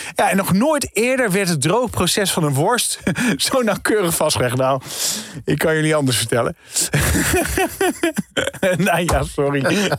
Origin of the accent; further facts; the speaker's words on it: Groningen, Netherlands; Ik kom uit Groningen.